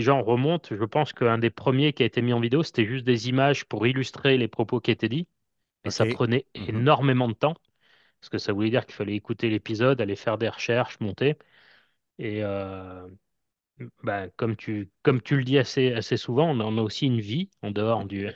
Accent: France; Vous l'avez compris, je suis des Europes en France.

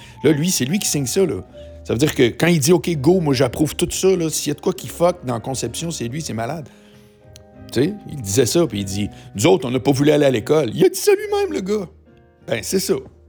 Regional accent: Charlesbourg, Quebec, Canada; Moi, je viens de Charlebourg.

